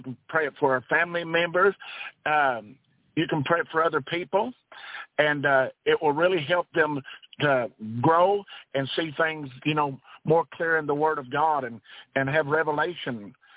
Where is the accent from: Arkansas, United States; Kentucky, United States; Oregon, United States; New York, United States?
Kentucky, United States; Campton; I am from Campton, Kentucky.